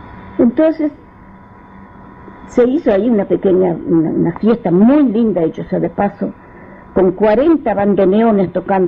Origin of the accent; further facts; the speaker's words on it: Tacuarembó, Uruguay; la emoción para mí de oír aquello en Tacuarembó, en mi ciudad natal